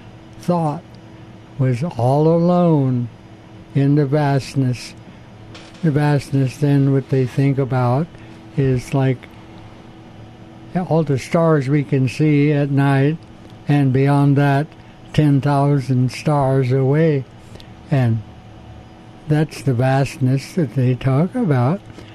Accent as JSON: {"language": "English", "region": "California", "country": "United States", "tie": "born there", "said": "I was born in Quetzalli, which is now called the Fall River Valley. And it's in northeastern California, about 40 miles from Mount Shasta."}